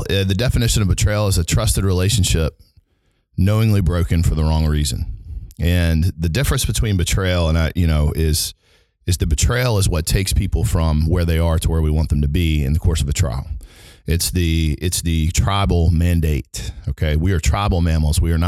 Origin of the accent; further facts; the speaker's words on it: Alabama, United States; I'm obviously from Alabama. I have offices in Birmingham, Atlanta, and Houston.